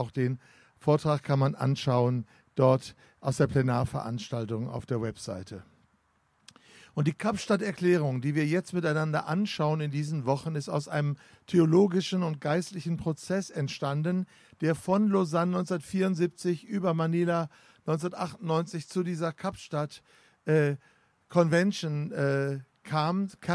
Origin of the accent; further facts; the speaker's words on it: Germany; Wir als Deutsche, als kritische Masse dazwischen und haben miteinander Jesus gefeiert.